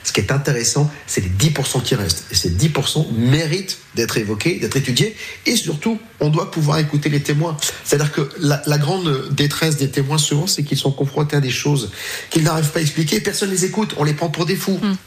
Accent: Paris, Île-de-France, France; Moi, je suis parisien, je fais des dîners parisiens

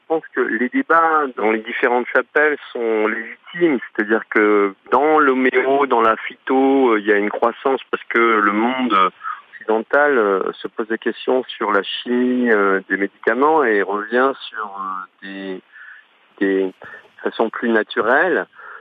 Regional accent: Mali; j'ai passé mon enfance au Mali.

